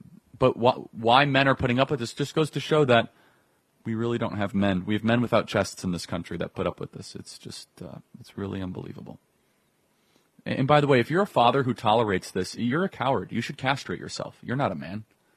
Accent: Chicago, Illinois, United States; I'm from Chicago. We don't have any of this stuff.

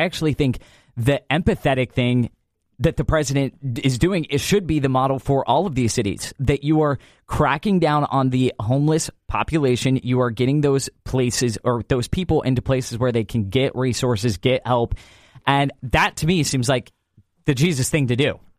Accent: Memphis, Tennessee, United States; because I'm from Memphis

